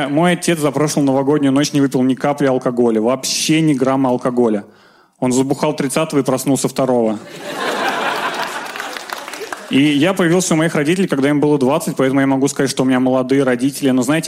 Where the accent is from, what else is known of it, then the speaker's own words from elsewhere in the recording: Nizhny Novgorod, Nizhny Novgorod Oblast, Russia; Мне 20 лет, я из Нижнего Новгорода.